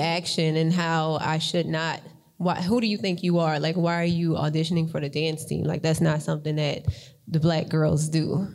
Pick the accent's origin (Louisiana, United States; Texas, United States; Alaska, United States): Louisiana, United States; New Orleans; And I grew up in New Orleans around all Black people. Like, my school, my elementary school, my neighborhood, my church, grocery store, everything was all Black.